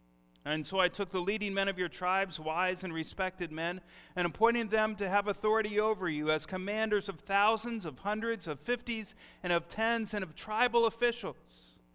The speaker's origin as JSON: {"language": "English", "country": "United States", "said": "as an American, the only time we really hear about blessing is when you sneeze."}